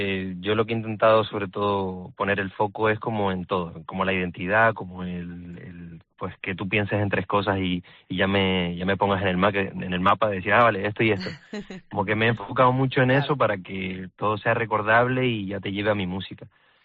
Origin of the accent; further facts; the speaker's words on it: Canary Islands, Spain; soy canario, pero tengo esta parte inglesa